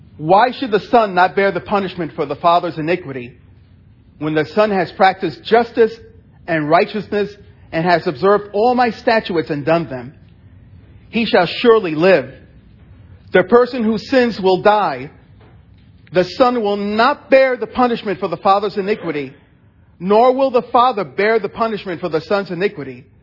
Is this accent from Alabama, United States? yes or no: no; New York City, New York, United States; I grew up in New York City. I know some of you hold that against me, but that's okay. But you know, I'm glad I grew up in New York City.